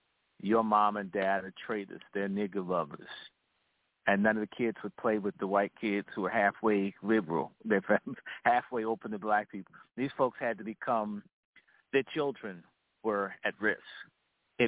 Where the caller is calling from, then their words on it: Washington, District of Columbia, United States; Yeah, this is … I'm calling from Washington, D.C.